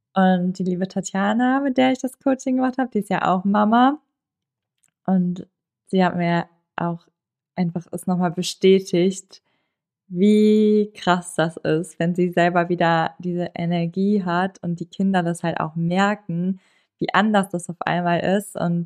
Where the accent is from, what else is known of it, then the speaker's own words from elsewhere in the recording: Cologne, North Rhine-Westphalia, Germany; aus Köln, ich bin 30 Jahre alt